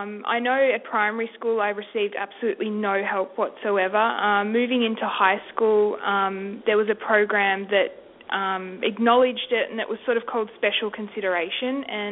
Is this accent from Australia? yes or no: yes; Australia; Well, usually you're picked up through the school system. I wasn't. My mum actually picked it up